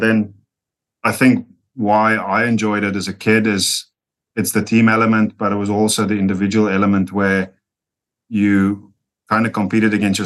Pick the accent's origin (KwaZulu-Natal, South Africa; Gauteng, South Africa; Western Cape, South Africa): Western Cape, South Africa; I'm from the Western Cape originally, so Western Province would have been a firm favorite.